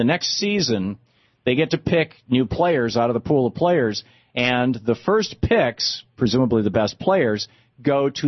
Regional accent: Michigan, United States; I used to follow the Tigers as a baseball team when I grew up in Michigan

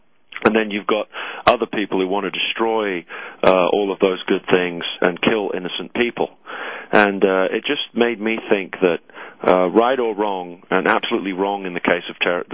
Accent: United Kingdom; I don't say this just because I'm British

